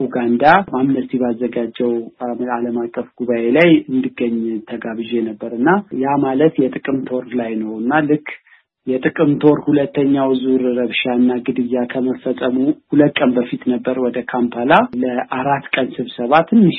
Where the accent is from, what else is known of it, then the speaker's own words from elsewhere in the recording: Addis Ababa, Ethiopia; born there; moved away as an adult; ትውልዴም አዲስ አበባ ነው።